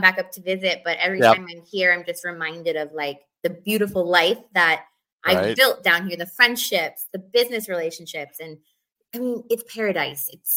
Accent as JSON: {"language": "English", "region": "New Hampshire", "country": "United States", "tie": "born or raised there", "moved": "as an adult", "said": "I'm not. I am born and raised in New Hampshire."}